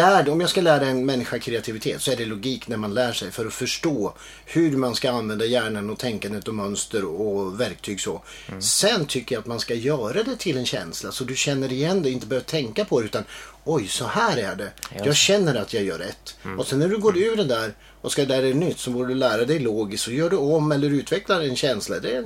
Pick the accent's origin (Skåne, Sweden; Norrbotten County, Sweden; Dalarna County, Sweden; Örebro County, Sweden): Örebro County, Sweden; Hallsberg; Jag hade extra timmar i idrott hemma i Hallsberg.